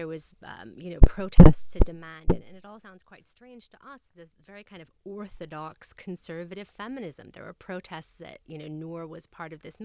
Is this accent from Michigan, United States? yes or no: no; California, United States; I'm from California, and I don't wear a headscarf, but living here, in Europe